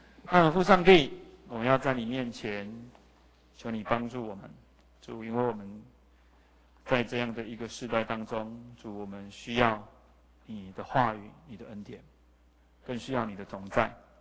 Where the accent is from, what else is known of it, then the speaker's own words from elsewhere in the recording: Taiwan; 对我们台湾人的父母，哇，能够给子女很好的教育算是很了不起的。